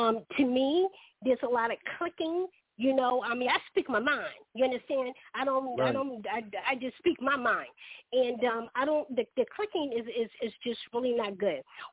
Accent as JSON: {"language": "English", "town": "Charleston", "country": "United States", "said": "I'm from Charleston."}